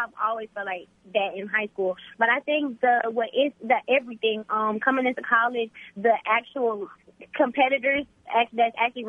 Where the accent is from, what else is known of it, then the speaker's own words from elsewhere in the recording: Texas, United States; We went to Texas Relays and competed. Me being back in my home state, it just gives me this.